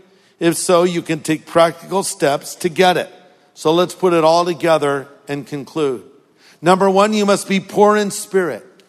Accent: California, United States; And I just, you know, I grew up here in California, ate hamburgers, french fries and the malt.

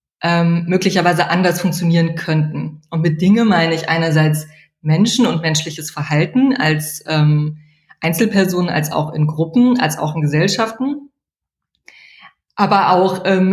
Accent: Trier, Rhineland-Palatinate, Germany; Ich komme aus Trier ursprünglich

